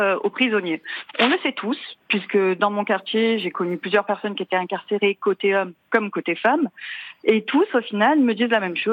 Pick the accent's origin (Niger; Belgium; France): France; Marseille, Provence-Alpes-Côte d'Azur; Alors moi, j'ai grandi à La Cailloule. C'est un quartier populaire collé aux Baumettes, à la maison d'arrêt des Baumettes.